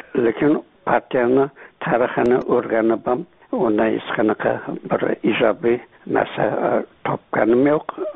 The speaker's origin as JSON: {"language": "Uzbek", "town": "Mirzachul", "region": "Sirdaryo Region", "country": "Uzbekistan", "tie": "born or raised there", "also_born_or_lived": "Margilan", "said": "Men Mirzacho'lda esimni taniganman. Aslarcha Marg'ilonda tug'ilganman, lekin Mirzacho'lda esimni taniganman."}